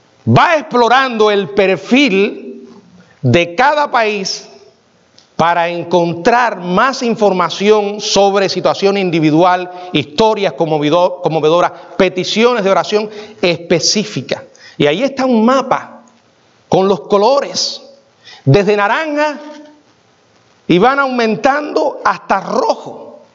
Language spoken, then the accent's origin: Spanish; Cuba; Los que somos cubanos sabemos lo que pasa en Cuba.